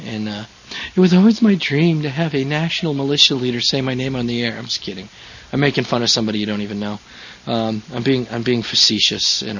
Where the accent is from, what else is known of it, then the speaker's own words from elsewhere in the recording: Colorado, United States; I'm from Colorado. We have a make my day law there.